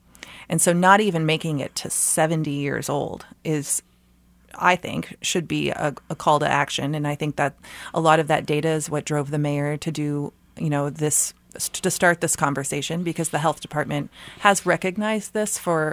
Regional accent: California, United States; I grew up in California, where there's a lot of people who are of mixed descent.

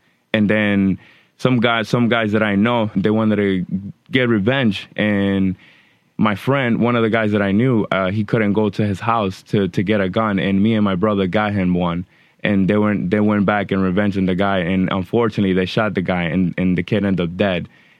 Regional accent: Providence, Rhode Island, United States; born there; also born or lived in Dominican Republic / Puerto Rico; I was born in Providence, Rhode Island, 1988. I got sent to the Dominican Republic to live with my grandmother, my father's mother.

